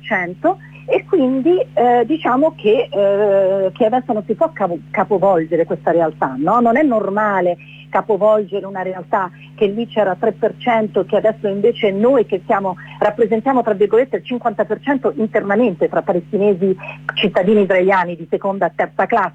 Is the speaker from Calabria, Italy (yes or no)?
no; Rome, Lazio, Italy; non sono nata a Roma, però se io sono cresciuta qui e comunque sono italiana, magari sono anche cittadina di un altro paese perché ho vissuto da qualche altra parte per 10 anni